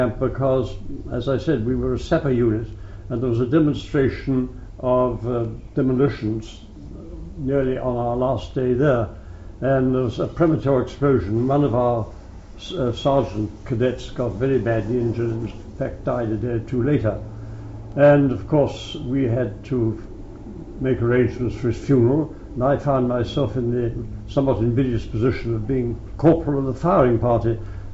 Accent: Northern Ireland, United Kingdom; moved away; also born or lived in India; We're an Irish family … he had a small property in County Fermanagh, where I spent most of my boyhood.

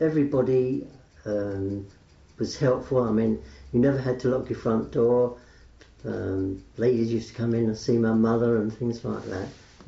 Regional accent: Peckham, London, United Kingdom; born there; Yeah, I was born in Peckham in 1917, 6th of June.

